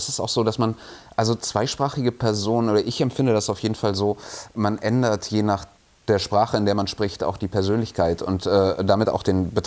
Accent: Bavaria, Germany; Ich bin ja im Allgäu aufgewachsen und da gab es halt, also auf so einem Dorf mit 1000 Einwohnern und 3000 Kühen.

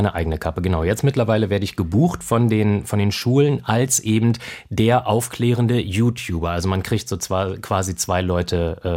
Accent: Wolfsburg, Lower Saxony, Germany; also ich komme aus Wolfsburg, die mit den Autos

